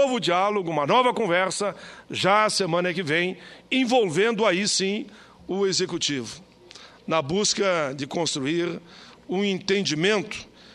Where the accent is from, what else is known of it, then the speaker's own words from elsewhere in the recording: Rio Grande do Sul, Brazil; que resultou lá no meu estado, na vitória do ex-ministro Tarso Genro para governador, quebrando um tabu. É a primeira vez que no estado do Rio Grande do Sul um governador ganha no primeiro turno.